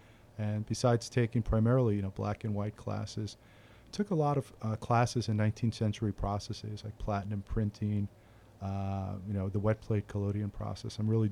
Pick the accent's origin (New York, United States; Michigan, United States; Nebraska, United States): New York, United States; New York City; now in Philmont, United States; I'm a transplant to the area. I live in Philmont. I am originally from New York City, spent most of my life there.